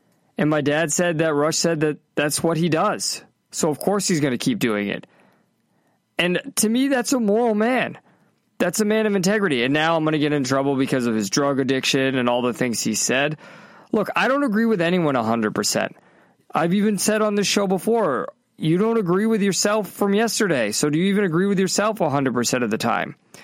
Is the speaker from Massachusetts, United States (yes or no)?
yes; Massachusetts, United States; I grew up in Massachusetts, right? Blue state America, deep blue state.